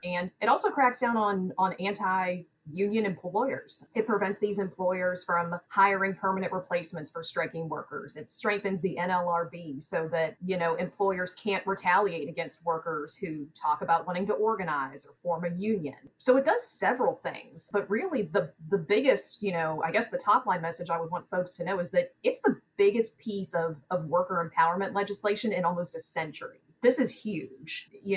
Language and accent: English; Pittsburgh, Pennsylvania, United States; I grew up in Pittsburgh. Labor was huge there. I always had a big Labor Day parade, marched in it with my family.